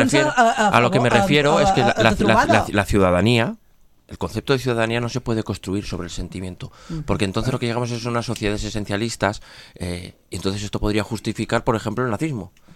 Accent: Lleida, Catalonia, Spain; born there; now in Vilajuïga, Spain; yo soy catalán porque he nacido en Lérida, porque estoy empadronado en Lérida, porque pago mis impuestos aquí.

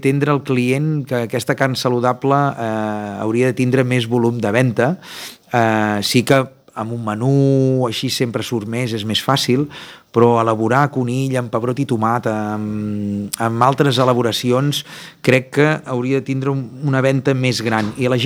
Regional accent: Vilafant, Catalonia, Spain; considero que Vilafant és casa, és poble, és on te vaig néixer a les Forques

